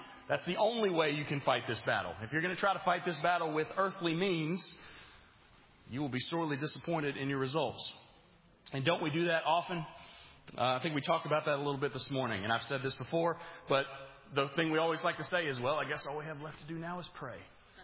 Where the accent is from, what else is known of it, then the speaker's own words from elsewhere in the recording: England, United Kingdom; You know, I'm the English guy, so I got to give you some Shakespeare tonight.